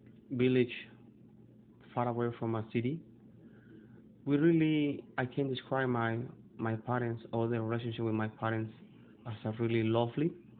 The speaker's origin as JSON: {"language": "English", "country": "Mexico", "tie": "born or raised there", "lives_now": "New York, United States", "said": "I grew up in Mexico."}